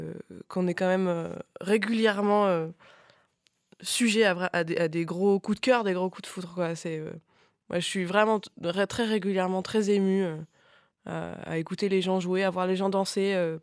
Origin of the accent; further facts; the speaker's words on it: Clermont-Ferrand, Auvergne-Rhône-Alpes, France; born there; moi je suis née à Clermont-Ferrand